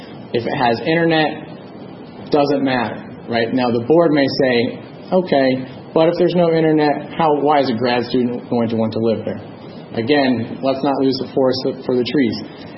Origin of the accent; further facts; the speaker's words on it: Nevada, United States; also born or lived in Houston; I grew up in Nevada. I've lived in Houston. I know that traffic is a relative term, okay?